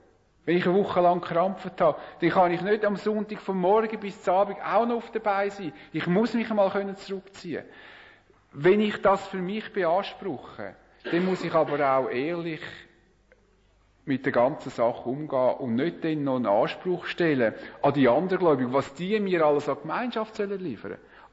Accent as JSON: {"language": "German", "country": "Switzerland", "said": "Als Schweizer haben wir es gern, unsere möglichst eigenen vier Wände zu haben."}